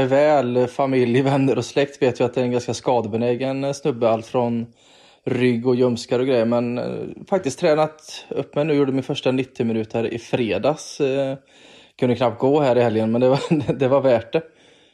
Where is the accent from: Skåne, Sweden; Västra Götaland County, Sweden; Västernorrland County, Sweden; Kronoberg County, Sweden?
Västra Götaland County, Sweden; Brålanda; Nej, jag är från Brålanda och Åsebro tillhör ju egentligen Brålanda.